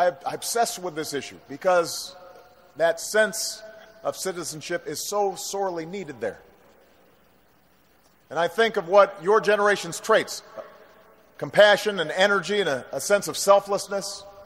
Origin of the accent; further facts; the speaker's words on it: Illinois, United States; another politician from my home state of Illinois